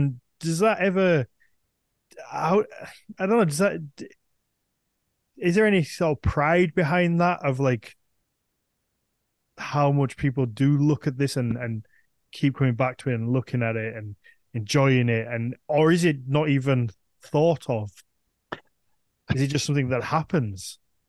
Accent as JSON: {"language": "English", "country": "United Kingdom", "said": "I guess as a Brit, even though the Viking Age plays a huge part in British history"}